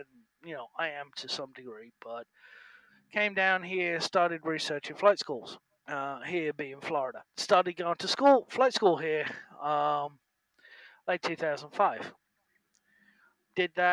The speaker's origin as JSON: {"language": "English", "region": "England", "country": "United Kingdom", "moved": "as an adult", "said": "No, I'm from England."}